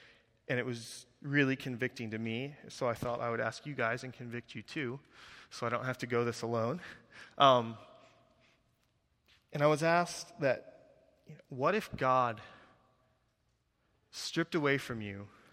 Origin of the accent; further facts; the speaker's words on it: Michigan, United States; now in Carlsbad, United States; especially us, we live in Carlsbad. Are you kidding me? It's like 70 degrees and sunny every day. I grew up in Michigan. It's not like that everywhere.